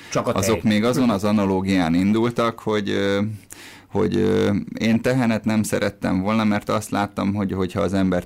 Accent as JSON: {"language": "Hungarian", "region": "Budapest", "country": "Hungary", "tie": "born or raised there", "said": "én a születési családomban az ötödik kerületben nőttem fel, és nagyjából a kamaszkorom végére volt az, hogy a neutrális családom egy az egybe kiköltözött, tehát kiköltöztünk az agglomerációba egy picit a Rózsavölgybe, ez a 22. kerületben"}